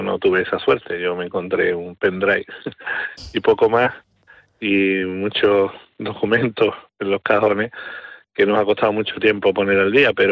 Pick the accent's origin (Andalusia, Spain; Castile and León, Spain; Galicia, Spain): Andalusia, Spain; Sanlúcar de Barrameda; sobre todo de mi pueblo, ¿no? De Sanlúcar, de mi gente.